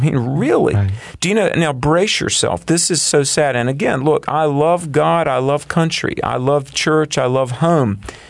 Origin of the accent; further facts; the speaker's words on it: United States; I'm a Christian and I'm an American. I love the Lord and I love my country.